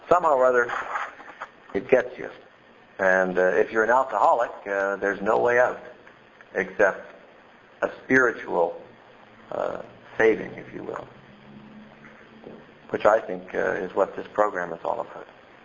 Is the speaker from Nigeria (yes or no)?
no; New Brunswick, Canada; I'm just back from a trip to my parents' home in Fredericton, New Brunswick. I'm an Irish Catholic Maritimer by birth and vocation and whatever.